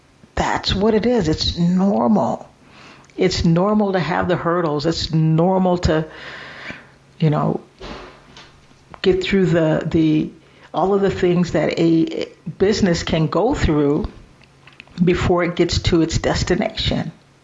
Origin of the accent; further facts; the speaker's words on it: Midwest, United States; I'm originally from the Midwest.